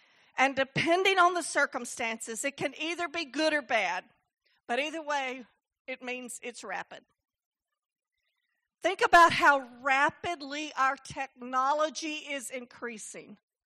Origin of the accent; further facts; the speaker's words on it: the South, United States; which we're from the South, and we have a lot of old phrases that we use that don't make a lot of sense to most people.